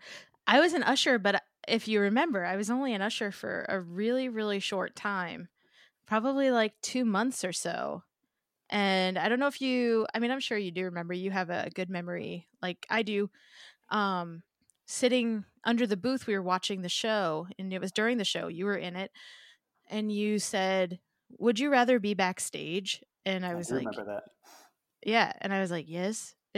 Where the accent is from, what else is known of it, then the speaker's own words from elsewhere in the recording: Dorchester, Massachusetts, United States; I grew up in Dorchester, Massachusetts.